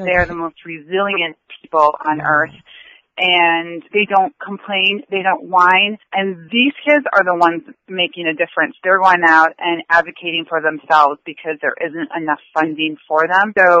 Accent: Wisconsin, United States; So I am a nurse currently working at the Pediatric Specialists of Virginia in Falls Church. I'm originally from Wisconsin.

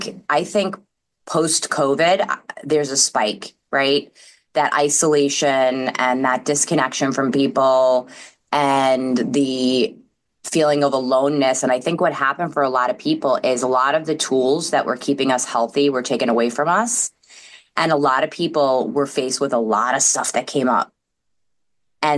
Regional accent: New York, United States; accent: New York; You know, I grew up in New York, which you could probably hear in the accent. I had, you know, I was in the suburbs of New York

